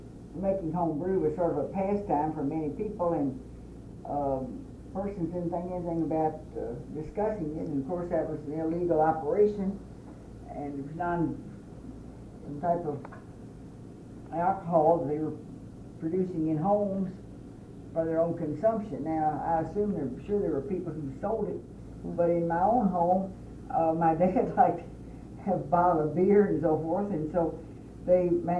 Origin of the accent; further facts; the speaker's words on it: Bardstown, Kentucky, United States; Well, I was born in Bardstown, July 6, 1916. I've lived here all my life.